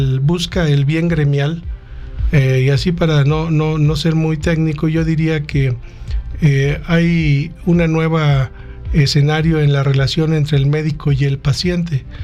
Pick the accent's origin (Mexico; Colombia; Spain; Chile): Mexico; San Luis Potosí; Efectivamente, yo me formé como médico aquí en San Luis Potosí. Yo soy originario aquí de San Luis, soy del barrio de San Sebastián. Hice toda mi educación básica aquí en San Luis